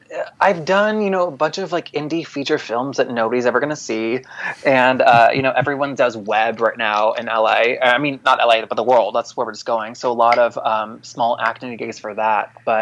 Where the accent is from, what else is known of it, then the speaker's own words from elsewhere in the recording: North Carolina, United States; I grew up in North Carolina, the bathroom state.